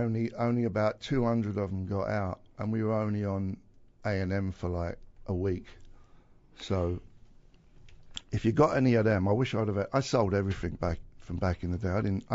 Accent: United States; I'm American

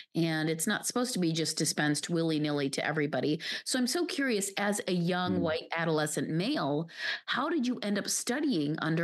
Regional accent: Pakistan; I grew up overseas and I have been to Sri Lanka, if you can believe that. I grew up in Pakistan

